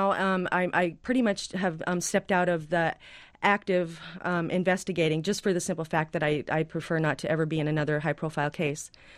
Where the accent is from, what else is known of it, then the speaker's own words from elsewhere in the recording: United States; Because as an American, we kind of have this perceived invincibility.